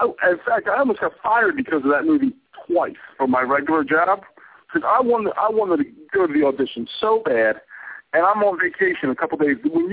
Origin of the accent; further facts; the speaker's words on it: Philadelphia, Pennsylvania, United States; I'm from Philadelphia.